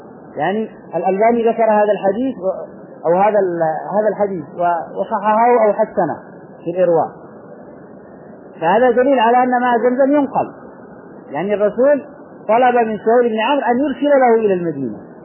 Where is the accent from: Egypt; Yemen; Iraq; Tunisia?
Yemen; عندنا في اليمن أيضا توجد سخانات شمسية،